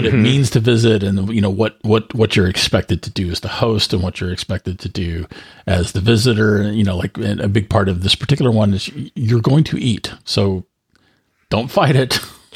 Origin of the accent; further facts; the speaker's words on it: Denton, Texas, United States; also born or lived in Houston / Austin; we're all from the South. My mom was born and raised in Georgia. She was raised in Waco. I was born in Houston, raised in Denton.